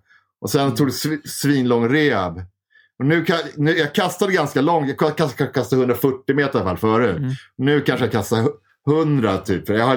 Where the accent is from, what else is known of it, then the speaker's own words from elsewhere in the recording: Bromma, Stockholm County, Sweden; Det här där jag kommer ifrån, Bromma heter det.